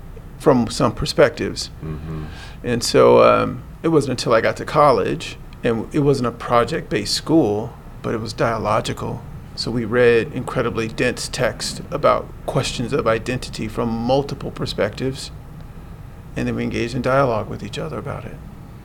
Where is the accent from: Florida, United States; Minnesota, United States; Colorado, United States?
Florida, United States; I'm from Florida, by the way